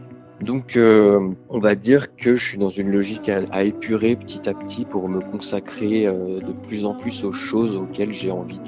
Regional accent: Auvergne-Rhône-Alpes, France; now in Reims, France; je profite un peu du soleil en Haute-Savoie, puisque moi je suis originaire de Haute-Savoie, des montagnes.

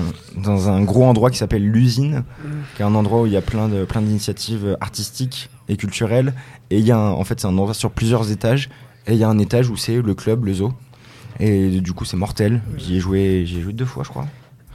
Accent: France; c'est pas comme chez nous en France.

